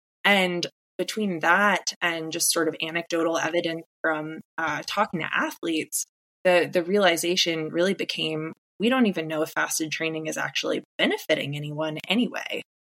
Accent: Appalachia, United States; moved away as an adult; I grew up in Appalachia, hiking all the time on the AT. And I moved to Colorado after college

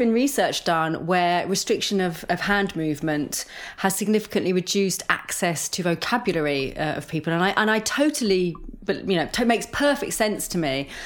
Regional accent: England, United Kingdom; But they all know my name because I'm the English. Oh, wow. Because I'm the English mother.

